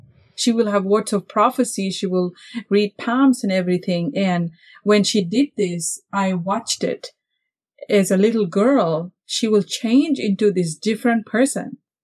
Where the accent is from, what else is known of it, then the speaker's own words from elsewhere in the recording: Fiji; I was born and raised in Fiji Islands. So I grew up in the church.